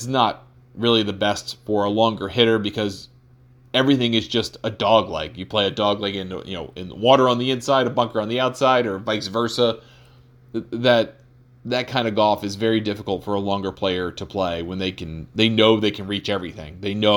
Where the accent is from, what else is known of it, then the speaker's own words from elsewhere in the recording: Baltimore, Maryland, United States; And then, no offense to my hometown area when it was in Baltimore, but that venue is nothing.